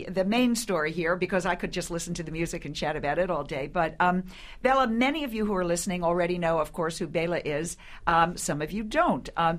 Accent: Philadelphia, Pennsylvania, United States; I'm from Philadelphia, so I think of the banjo as the Mummers Parade, New Year's Day.

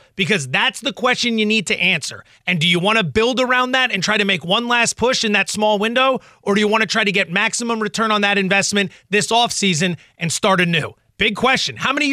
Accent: Allentown, Pennsylvania, United States; I am from Allentown, Pennsylvania. I'm in my early 40s. I have been a Philadelphia sports fan my entire life.

